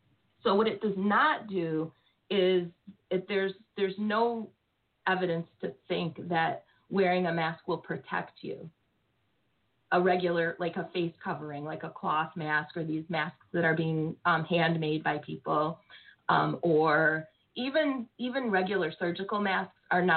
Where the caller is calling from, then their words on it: Rochester, New York, United States; So I'm calling from Rochester.